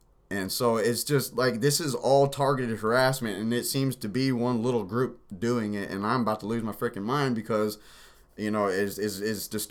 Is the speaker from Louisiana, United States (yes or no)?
yes; Louisiana, United States; born there; also born or lived in Las Vegas; Well, you know, I was born in Louisiana, and I actually came here from Vegas